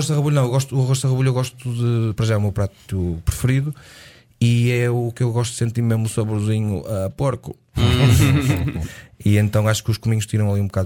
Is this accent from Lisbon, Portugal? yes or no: no; Santa Marta, Viana do Castelo, Portugal; porque eu sou de Santa Marta.